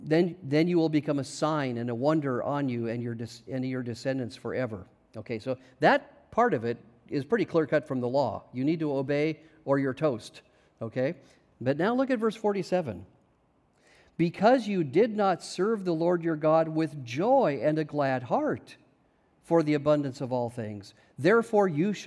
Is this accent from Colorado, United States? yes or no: no; Spokane, Washington, United States; now in Louisville, United States; So, I mean, true, I'm an American. I grew up in Spokane, Washington. I live in Louisville, Kentucky.